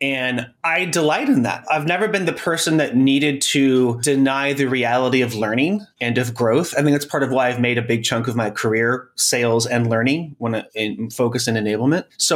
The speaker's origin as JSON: {"language": "English", "town": "Sacramento", "region": "California", "country": "United States", "tie": "born or raised there", "said": "And that was in California where I grew up. I grew up in Sacramento, California."}